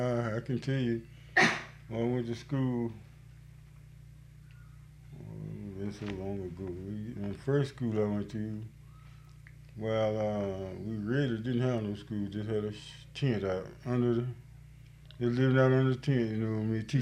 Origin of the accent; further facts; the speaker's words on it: Mississippi, United States; born there; I was born in Jones County, Edgewood Hill. Right back over on the hill over there.